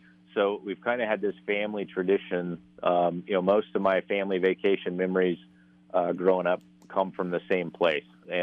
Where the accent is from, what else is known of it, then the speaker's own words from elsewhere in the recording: Northwest, United States; I grew up in the Northwest, and am a mule deer hunter and an elk hunter and a bear hunter